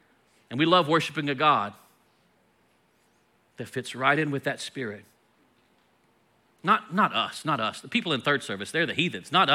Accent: United States; How dare you tell me what to do? I'm American.

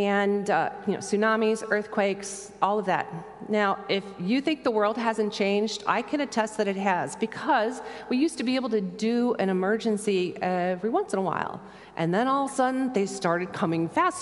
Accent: Wheaton, Illinois, United States; I'm from Chicago, Illinois, outside in Wheaton, Illinois. It's 30 miles west of the city.

